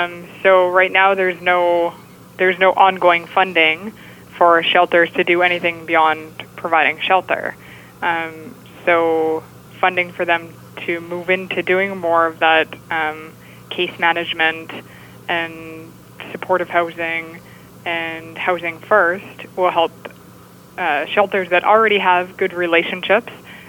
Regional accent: Calgary, Alberta, Canada; I'm from Calgary, and during the boom in Calgary

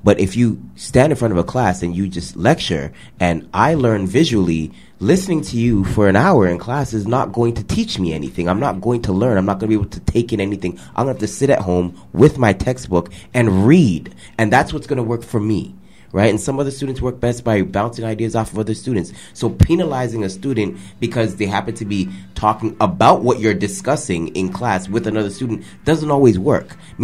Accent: Toronto, Ontario, Canada; I grew up in Driftwood, so that's my heart. That's my home right there.

